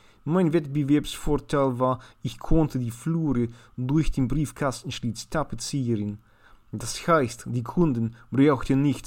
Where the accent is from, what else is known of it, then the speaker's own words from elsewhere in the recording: Switzerland; Wie du merkst, bin ich auch in der Schweiz aufgewachsen.